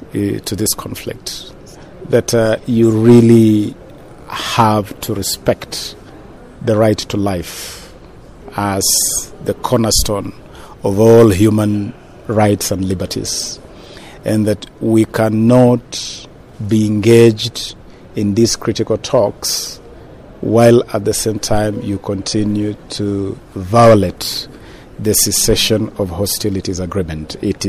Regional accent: Kenya; I am a Kenyan.

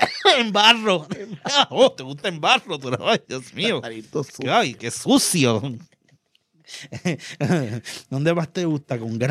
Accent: Moca, Puerto Rico; Yo soy de Moca, cabrón, ya...

